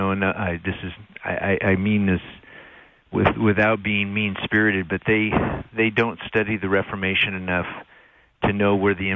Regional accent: California, United States; Well, I was raised in California in a religious cult.

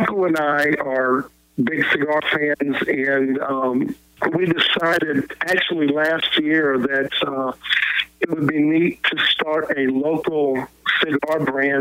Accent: Louisiana, United States; now in Alabama, United States; Yeah, well, I grew up in Louisiana, so I'm an LSU fan in exile.

